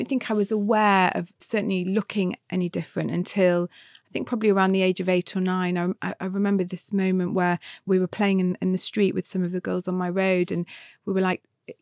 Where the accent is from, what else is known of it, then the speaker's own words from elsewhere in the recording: Manchester, North West England, United Kingdom; And, you know, I was living in Manchester. I'm from Manchester. I was living there at a time when Manchester was a very cool music scene.